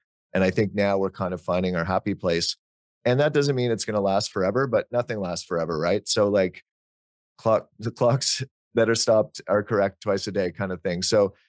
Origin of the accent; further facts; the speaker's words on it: Ottawa, Ontario, Canada; I grew up in Ottawa, which is where Nortel was based.